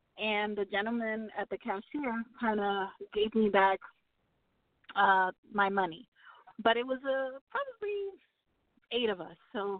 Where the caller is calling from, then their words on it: New Jersey, United States; I'm originally from New Jersey. That's 973. But I live in Florida now.